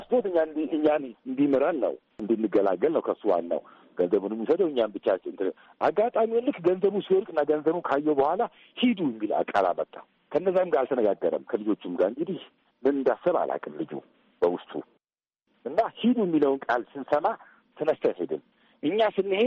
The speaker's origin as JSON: {"language": "Amharic", "region": "Addis Ababa", "country": "Ethiopia", "tie": "born or raised there", "said": "አዲስ አበባ ልጆች ነን፣ ተወልደን ያደግንበት ነው ይሄ ቦታ።"}